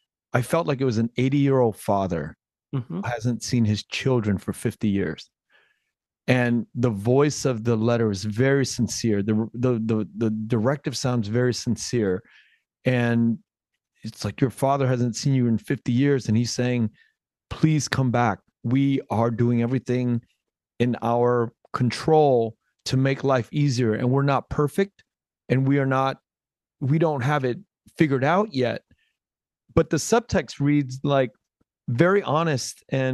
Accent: United States; born there; when I think about the reintegration as an American-born kid with Vietnamese roots to my motherland.

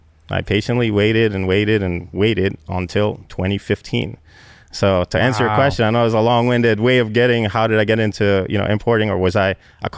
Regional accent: United States; I called them. I was like, hey, I'm from the States. I want to come look at some of your cars.

